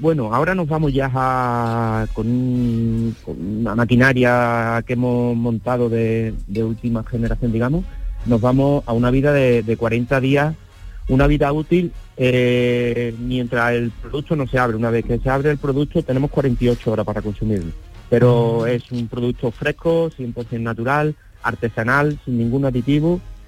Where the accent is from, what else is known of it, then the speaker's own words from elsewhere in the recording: Los Palacios, Andalusia, Spain; el tomate de mi pueblo, el tomate de Los Palacios.